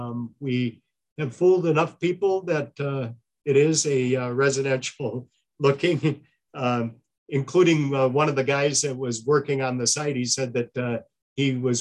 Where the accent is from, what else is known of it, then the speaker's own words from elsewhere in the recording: Madison, Wisconsin, United States; I grew up in Madison, Wisconsin, and that's what a lot of the water works did there